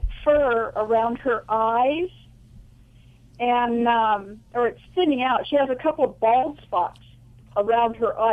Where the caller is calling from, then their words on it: Cayucos, California, United States; Actually, from Cayucas.